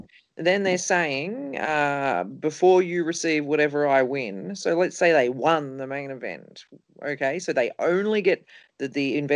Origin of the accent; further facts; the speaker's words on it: Australia; But otherwise, I was the first ever sponsored Australian female poker player